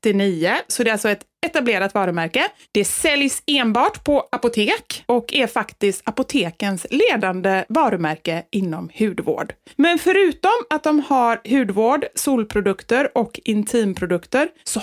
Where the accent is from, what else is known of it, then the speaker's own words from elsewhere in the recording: Sweden; Och sen bara, nej men vadå, vi är ju svenskar.